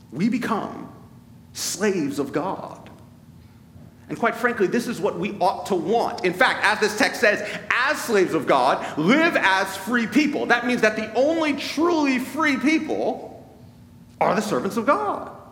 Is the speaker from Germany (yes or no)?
no; United States; It's difficult for all of us culturally because we're American